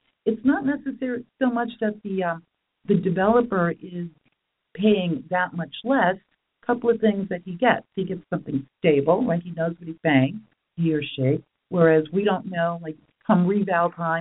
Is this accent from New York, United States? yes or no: yes; New York, United States; I grew up in New York.